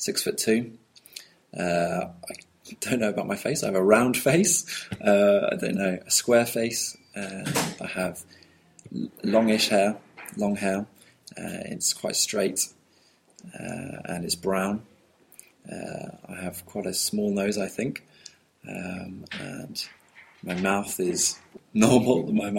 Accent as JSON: {"language": "English", "town": "Chichester", "region": "South East England", "country": "United Kingdom", "said": "I'm 21 years old, and I'm from the south coast of England, a place called Chichester, and I'm English."}